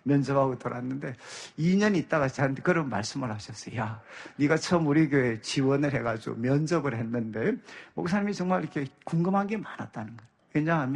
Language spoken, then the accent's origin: Korean; Daegu, South Korea; 저는 이제 항상 뭐 고향이 대구기도 하고 대구로 오면 마음이 너무 힘이 들었어요.